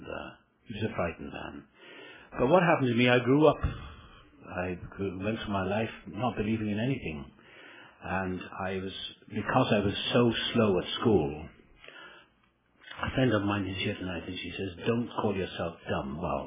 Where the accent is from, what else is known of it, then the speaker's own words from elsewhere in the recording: Wales, United Kingdom; born there; I was born in South Wales.